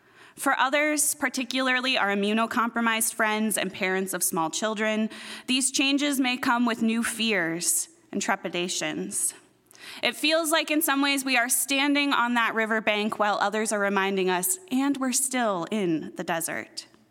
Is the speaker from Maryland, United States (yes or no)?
no; Wenatchee, Washington, United States; Located on the eastern side of the Cascades and technically caught in the mountain's rain shadow, my hometown of Wenatchee has a climate categorized just below a desert as a semi-arid shrub steppe